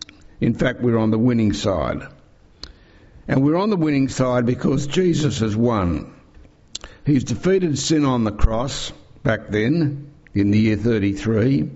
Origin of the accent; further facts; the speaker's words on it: Australia; Now, friends, speaking as an Aussie, it's demoralising to be on the losing side.